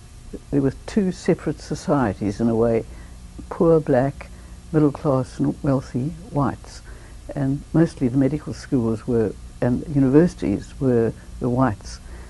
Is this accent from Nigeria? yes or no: no; South Africa; Well, I have to start with my youth growing up in South Africa.